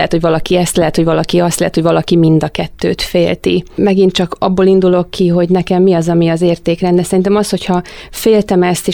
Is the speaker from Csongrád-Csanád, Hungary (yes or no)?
yes; Szeged, Csongrád-Csanád, Hungary; simán el tudok tévedni GPS-tel is még otthon Szegeden úgy, hogy csak a szomszéd utcába kell mennem